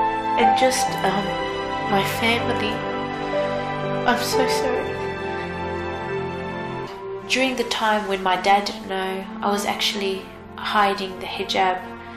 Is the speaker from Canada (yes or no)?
no; Sydney, New South Wales, Australia; born there; I was born in Australia, Sydney, and my family comes from Greece.